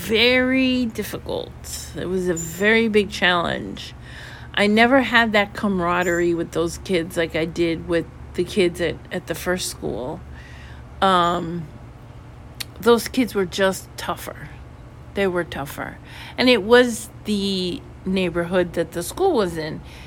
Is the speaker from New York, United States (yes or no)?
yes; New York, United States; I ended up becoming a high school math teacher here, where I live now in Florida. I'm from New York.